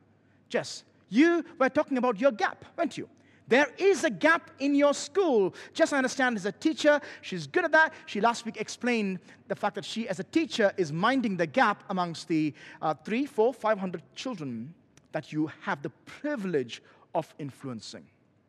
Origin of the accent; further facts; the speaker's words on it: Kerala, India; born there; And I was born in Kerala in India.